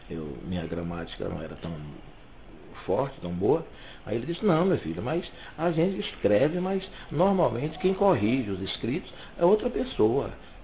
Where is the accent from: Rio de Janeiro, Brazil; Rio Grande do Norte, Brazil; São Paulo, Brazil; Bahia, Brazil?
Bahia, Brazil; Antônio Cardoso; Lá na minha cidade de Antônio Cardoso